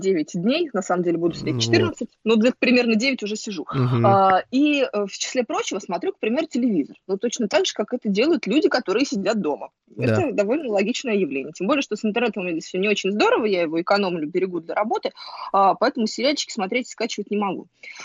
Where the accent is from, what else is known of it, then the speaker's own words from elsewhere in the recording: Moscow, Russia; Я коренная москвичка